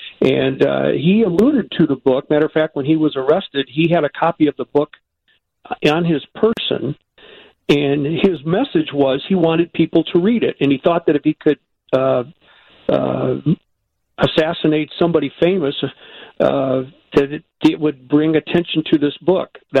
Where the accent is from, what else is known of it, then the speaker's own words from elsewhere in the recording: Morris, Illinois, United States; I grew up in Morris, Illinois, and we've had it on.